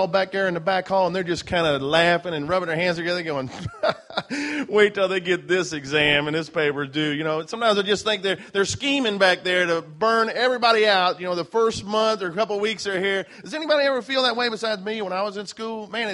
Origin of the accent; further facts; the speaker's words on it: Midwest, United States; also born or lived in Dallas and Fort Worth area, Texas; I said I'm originally from Dallas and Fort Worth area, but I spent a lot of growing up years in the central Midwest.